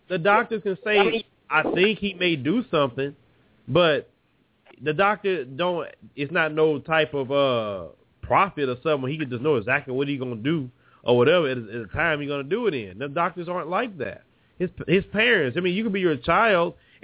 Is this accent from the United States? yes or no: yes; Texas, United States; I'm from Texas. That won't weird me out.